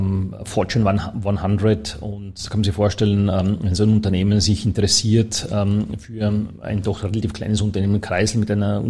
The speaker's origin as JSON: {"language": "German", "town": "Dornbirn", "region": "Vorarlberg", "country": "Austria", "tie": "born or raised there", "said": "Und es war natürlich für mich toll als Vorarlberger. Ich bin in Dornbirn zur Schule gegangen"}